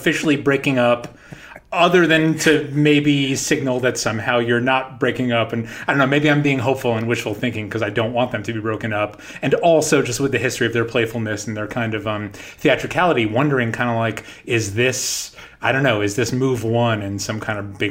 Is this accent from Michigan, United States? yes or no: no; New York, United States; I grew up in New York and you would turn on 92.3